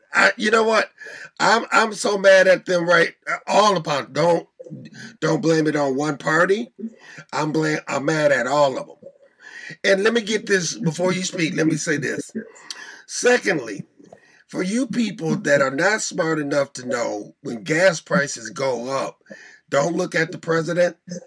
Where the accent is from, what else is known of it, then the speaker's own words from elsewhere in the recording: Atlanta, Georgia, United States; I'm from Atlanta, Georgia.